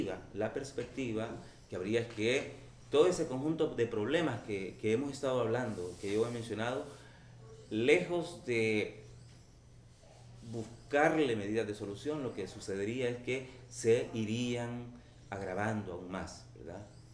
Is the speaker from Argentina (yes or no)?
no; El Salvador; es el mejor escenario que podríamos tener como salvadoreños y como salvadoreñas.